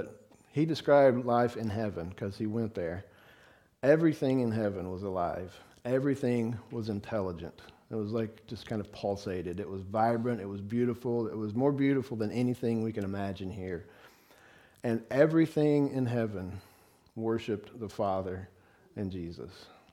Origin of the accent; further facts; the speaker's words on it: the South, United States; I'm from the South. Did I say that right?